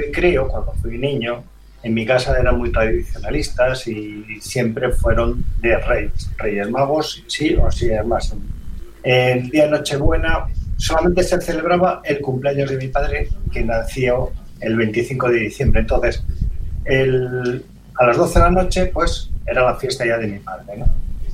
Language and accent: Spanish; Cantabria, Spain; moved away as an adult; also born or lived in Galicia; cuando me marché de mi casa y empecé a trabajar aquí en Galicia, seguían en mi casa, yo soy de Cantabria, ¿no?